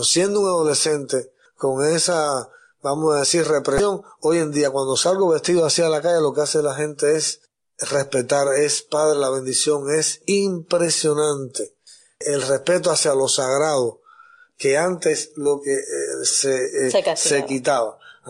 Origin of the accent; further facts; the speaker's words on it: Camagüey, Cuba; yo los veo allá en mi ciudad de Camagüey